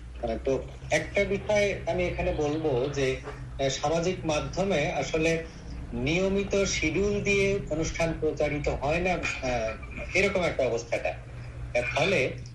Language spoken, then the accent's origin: Bangla; Faridpur, Dhaka Division, Bangladesh; now in Khulna, Bangladesh; আমি খুলনার বয়রা আবাসিক এলাকায় থাকি আর সরকারি কলেজে অধ্যাপনা করি, আর বেড়ে উঠেছি ফরিদপুরের গ্রামের বাড়িতে।